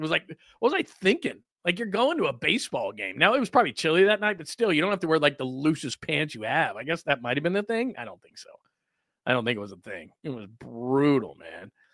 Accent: West Coast, United States; And he knew I was from the West Coast.

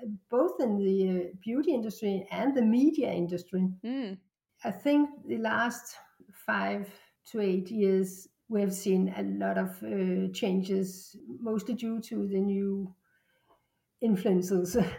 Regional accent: Denmark; and I'm from Denmark.

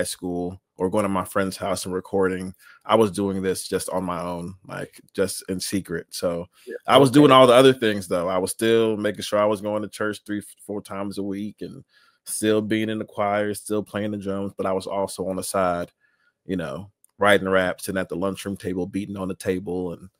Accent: Chicago, Illinois, United States; Yes, I was raised in the Apostolic Pentecostal Church. So on the south side of Chicago, my church was in Back of the Yards area, so around 50th and Halsted, okay.

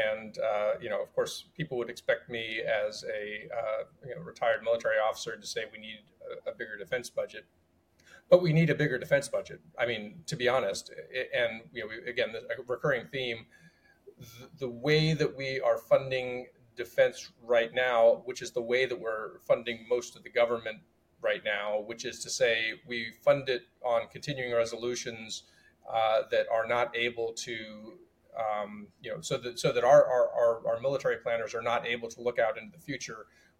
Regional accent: United States; now in Australia; You understand that, being another American. So I go down to my local Bunnings. And Bunnings, for my fellow Americans, is kind of like Home Depot.

